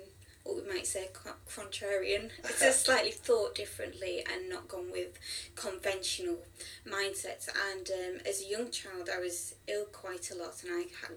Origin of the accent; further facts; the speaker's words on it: Sheffield, Yorkshire and the Humber, United Kingdom; born there; also born or lived in Nottingham; I was actually born in Sheffield.